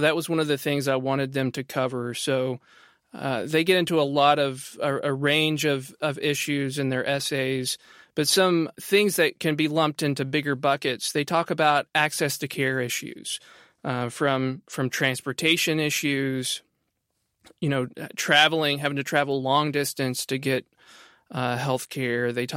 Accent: Appalachia, United States; And again, speaking as an Appalachian myself, I think that we tend to do that maybe more so than anybody.

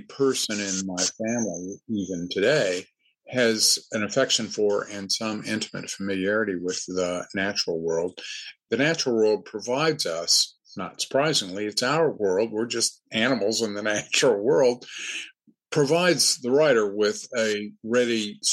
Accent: Kentucky, United States; most of the writers whose work I'm familiar with from Kentucky, we were intimately connected to the natural world.

